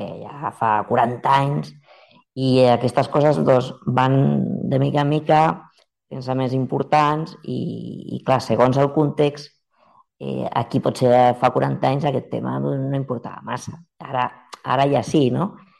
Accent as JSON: {"language": "Catalan", "town": "Mataró", "region": "Catalonia", "country": "Spain", "tie": "born or raised there", "moved": "yes", "lives_now": "Zaragoza, Spain", "said": "jo sóc de Mataró i fins fa 2 anys vivia a Mataró i sempre he viscut allà."}